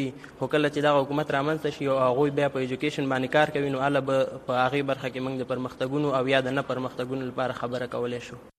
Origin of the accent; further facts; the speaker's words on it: Afghanistan; now in Peshawar, Pakistan; دلته په پیښور پانتون کې د سیاسي علومو په برخه کې ماسټری کوم او بیسیکلی زه د افغانستان يم